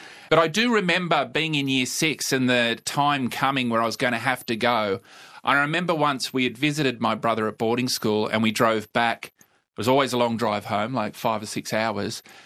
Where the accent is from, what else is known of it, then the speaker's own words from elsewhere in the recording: Tambar Springs, New South Wales, Australia; So Tambar Springs has a population, I think, of around 100. And when I was there, it was around 500. So it's a shrinking place in terms of population. And, I grew up on a cattle and wheat farm there. So late 70s, early 80s.